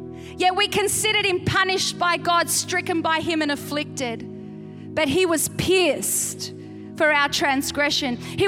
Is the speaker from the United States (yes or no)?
no; Australia; I am standing up here as an Australian girl who loves Jesus